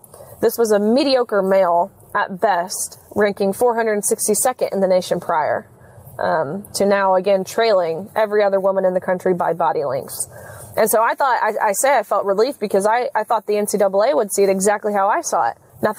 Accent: Tennessee, United States; But like I mentioned, I'm from Tennessee. I'm right here in Nashville.

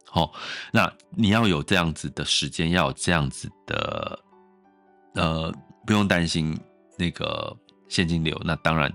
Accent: Taiwan; 我就觉得我们台湾人很幸福啊

